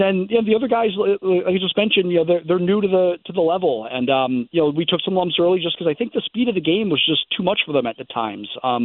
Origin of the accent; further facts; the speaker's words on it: Darien, Connecticut, United States; you've covered me since I was a ball player growing up in Darien.